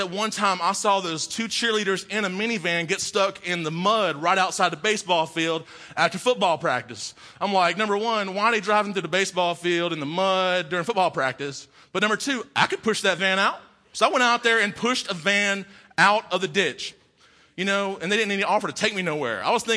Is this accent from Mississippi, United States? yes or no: yes; Mississippi, United States; I'm from Mississippi. We got a basketball and a football.